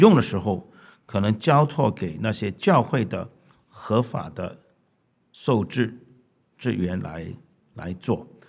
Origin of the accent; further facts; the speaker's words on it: Hong Kong; born there; 我是出生在英国殖民地香港